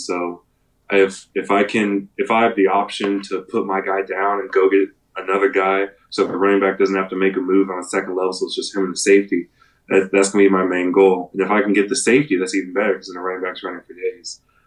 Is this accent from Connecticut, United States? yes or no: no; Texas, United States; I told them I was from Texas.